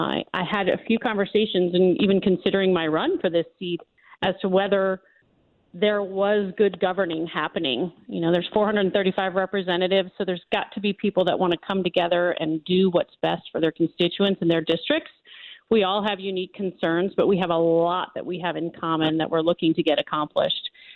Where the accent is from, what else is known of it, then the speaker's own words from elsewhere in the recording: Decatur, United States; We need to, you know, Decatur, it's my hometown.